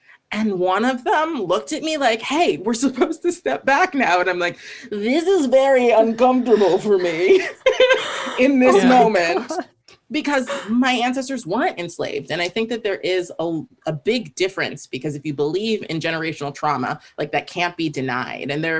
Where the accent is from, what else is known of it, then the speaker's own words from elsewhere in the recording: United States; I am, because I'm Black and I grew up in America for the most part. But also, I have this whole other culture and ethnic upbringing that isn't something that people see when they look at me.